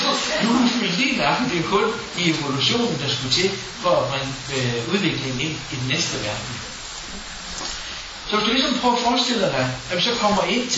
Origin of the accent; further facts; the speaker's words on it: Norway; Danish is a second language; now in Denmark; når jeg møder folk i Danmark, så siger jeg, jamen hjemme i Norge, der gør vi sådan og sådan. Det skal jo passe lidt på med, også derhen til. Så det plejer jeg gerne at sige, jeg føler mig som skandinaver.